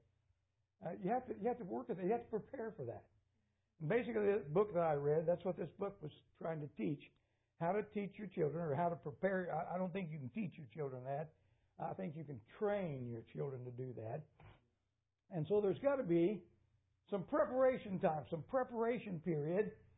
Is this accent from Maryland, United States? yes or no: no; Indiana, United States; Listen, I grew up in Indiana in coal country. United Mine Workers of America. That was where I grew up.